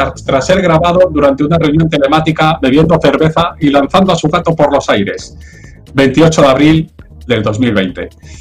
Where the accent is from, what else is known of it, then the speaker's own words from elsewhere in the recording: Madrid, Community of Madrid, Spain; yo soy de Usera, no soy de Madrid.